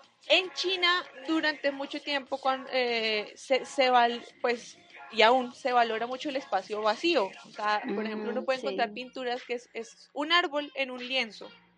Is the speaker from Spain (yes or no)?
no; Colombia; hay algo que compartimos como colombianos con los chinos